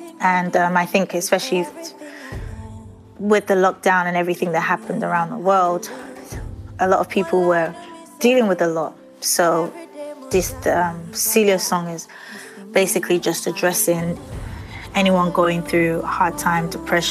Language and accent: English; Nigeria; I'm from Nigeria, and many years ago, like 10 years, 15 years ago, it wasn't cool to want to be a musician.